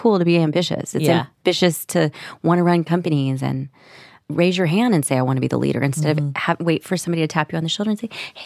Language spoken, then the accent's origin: English; Nashville, Tennessee, United States; I didn't know anything. I was so young. I was from Nashville, Tennessee. I literally knew nothing.